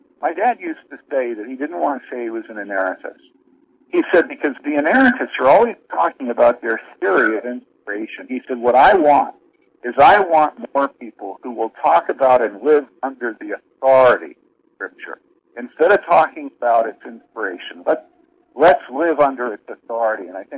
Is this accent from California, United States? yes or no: no; Philadelphia, Pennsylvania, United States; Remember, I grew up in Philadelphia, right?